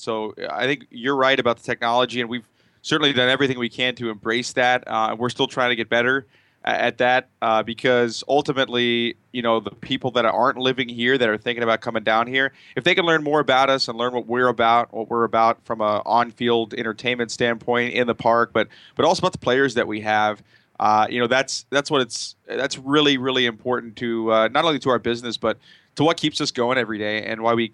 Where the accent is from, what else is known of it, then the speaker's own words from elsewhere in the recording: Dallas, Texas, United States; You know, I come from Dallas, Texas, and the Rangers always did a fan fest.